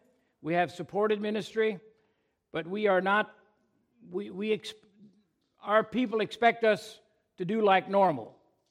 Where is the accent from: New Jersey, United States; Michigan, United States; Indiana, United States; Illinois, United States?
Indiana, United States; moved away as an adult; also born or lived in Georgia; now in South Carolina, United States; Some of you might remember that we were once Northern Indiana folk. But 42 years ago, we moved from Northern Indiana to Southern Indiana and later to Georgia, and now, getting close to retirement, moved to South Carolina to where our oldest son lives.